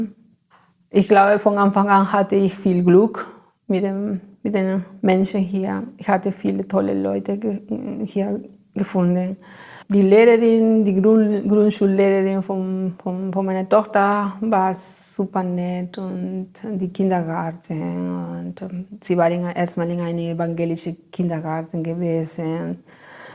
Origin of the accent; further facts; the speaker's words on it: Ayacucho, Peru; German is a second language; now in Germany; weil ich komme aus Ayacucho. Ne? Das ist eine Stadt von den Anden. Und da habe ich viele Freunde und Familien auch.